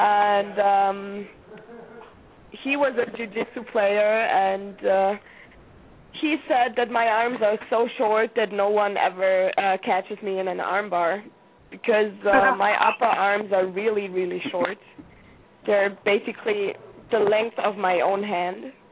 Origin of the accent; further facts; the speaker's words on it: Austria; English is a second language; I am from Austria, and I'm training for Team Quest, so it's okay.